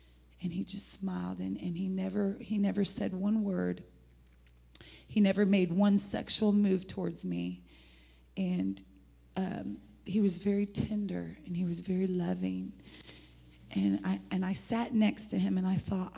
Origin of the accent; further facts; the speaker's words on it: Indianapolis, Indiana, United States; I'm not from Carmel, okay? I grew up on the west side of Indianapolis. I lived in Section 8 government housing.